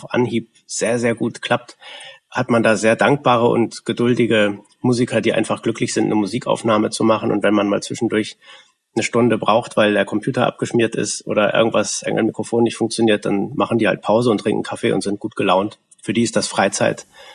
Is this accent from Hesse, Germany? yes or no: no; North Rhine-Westphalia, Germany; wir kommen beide aus Westfalen bzw. Lippe